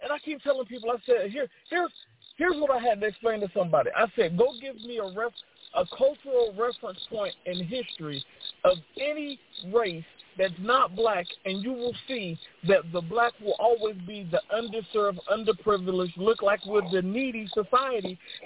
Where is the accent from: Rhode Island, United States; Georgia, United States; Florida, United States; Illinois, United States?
Rhode Island, United States; Providence; I'm Pequot Indian out of Providence, Rhode Island.